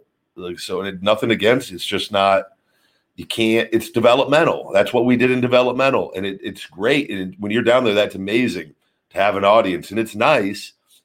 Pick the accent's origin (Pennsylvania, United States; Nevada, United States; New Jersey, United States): Nevada, United States; Las Vegas; But then when we were in my hometown in Vegas, they had Axel take the pinfall.